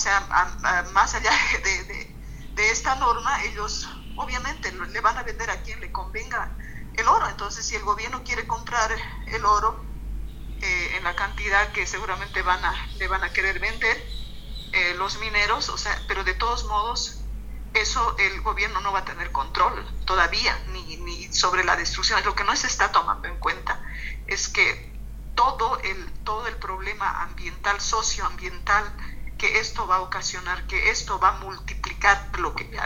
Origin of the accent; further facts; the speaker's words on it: Bolivia; creo que como bolivianas y bolivianos debemos buscar las mejores acciones